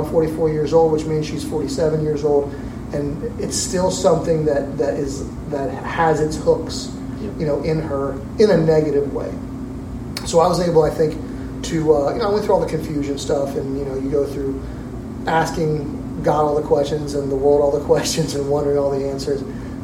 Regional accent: Tampa, Florida, United States; So I was born and raised in the Tampa, Florida area, middle to lower middle class, you know, rural family, hard working.

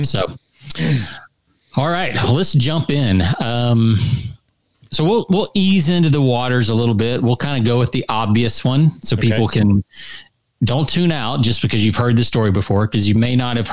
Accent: Georgia, United States; growing up in Georgia. It's not like we grew up in New York City, right, where maybe that was a little bit more common.

